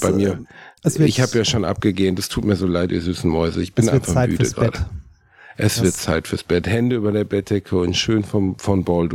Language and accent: German; Gelsenkirchen, North Rhine-Westphalia, Germany; In meiner Heimatstadt in Gelsenkirchen-Rotthausen gab es einen Tabakladen